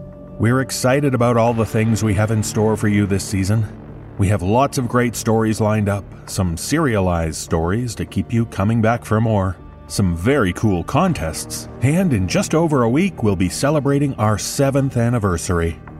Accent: Toronto, Ontario, Canada; some stage productions in my hometown of Toronto

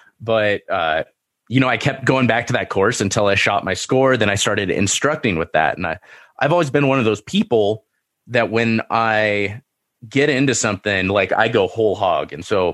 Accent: Seal Beach, California, United States; And, I grew up in Seal Beach. I grew up going, riding my bike to the beach all the time.

